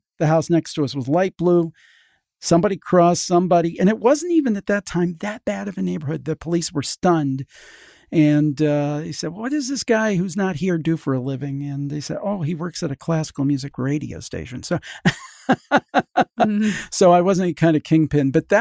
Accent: Cleveland, Ohio, United States; I'm from the Cleveland area.

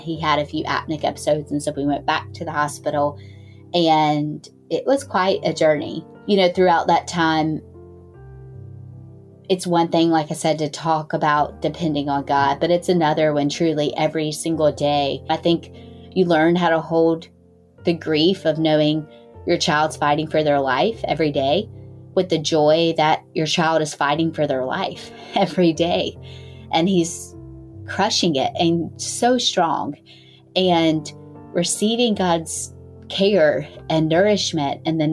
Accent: Greenville, North Carolina, United States; I am from Greenville, North Carolina.

